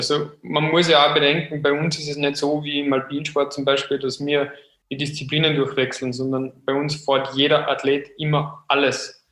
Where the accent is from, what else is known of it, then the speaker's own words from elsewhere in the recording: Austria; glaube ich, aber da als Österreicher den Nationencup-Draht